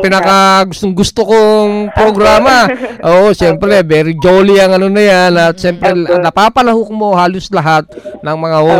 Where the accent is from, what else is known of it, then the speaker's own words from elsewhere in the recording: Ilocos Region, Philippines; Ayan, ma'am, ako'y Ilocano, no?